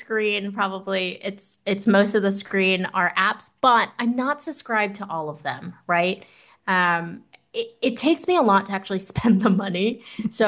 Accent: South Korea; English is a second language; also born or lived in United States; now in Portugal; I am Korean. I lived in the US, obviously my accent.

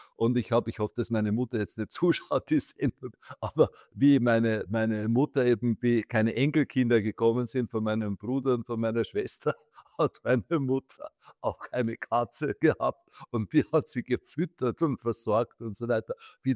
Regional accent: Austria; Ich bin ja doch ein Österreicher

